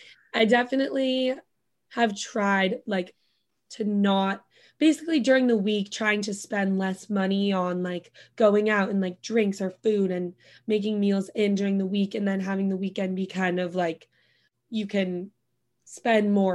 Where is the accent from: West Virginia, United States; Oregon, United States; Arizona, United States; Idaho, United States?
Oregon, United States; Bend; now in New York, United States; I live in the East Village with 2 of my friends from college and 1 of my friends who I grew up with in Bend from high school.